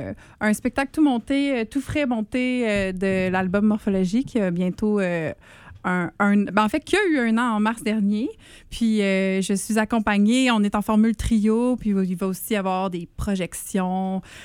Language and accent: French; Sherbrooke, Quebec, Canada; Je viens de Sherbrooke.